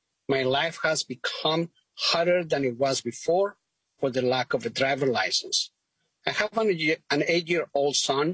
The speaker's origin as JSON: {"language": "English", "country": "Guatemala", "lives_now": "Worthington, United States", "said": "I'm originally from Guatemala and I live in Worthington."}